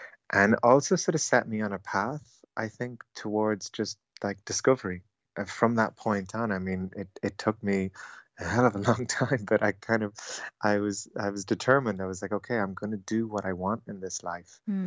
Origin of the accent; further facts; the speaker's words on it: Leinster, Ireland; we grew up in Kildare in a little village.